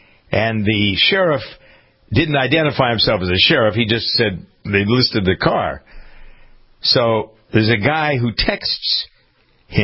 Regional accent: Framingham, Massachusetts, United States; This is from my hometown of Framingham, Massachusetts.

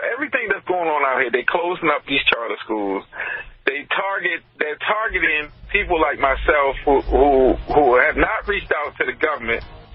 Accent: United States; You know, I'm an American.

